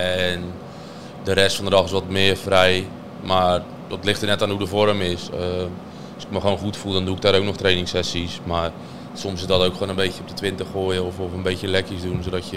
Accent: Urk, Flevoland, Netherlands; Ik kom eigenlijk van Urk en … Duiven in het dialect.

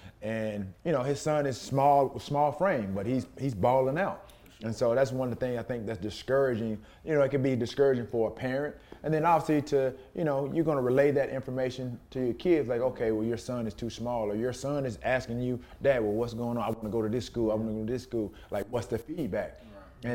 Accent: San Francisco, California, United States; I come from San Francisco, you know, where they take

